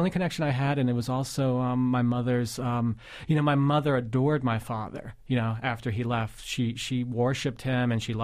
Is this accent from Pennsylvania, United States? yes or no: yes; Pittsburgh, Pennsylvania, United States; also born or lived in Brooklyn; I was born in Brooklyn. We moved to Pittsburgh. We moved around in Pittsburgh, neighborhood to neighborhood. So it was very hard for me to feel like I had roots anywhere.